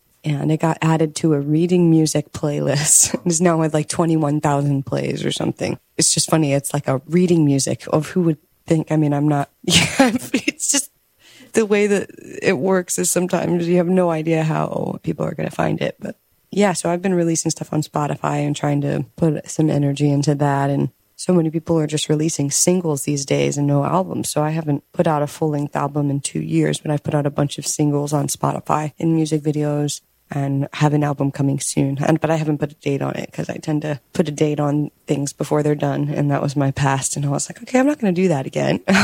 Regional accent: Tampa, Florida, United States; moved away as an adult; now in Philadelphia, United States; so I'm originally here from Tampa, as you know, and I moved from Tampa to Philadelphia in 2008.

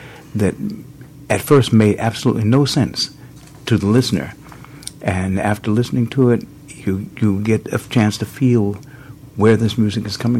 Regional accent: Charleston, South Carolina, United States; born there; Okay, I was born in South Carolina, Charleston.

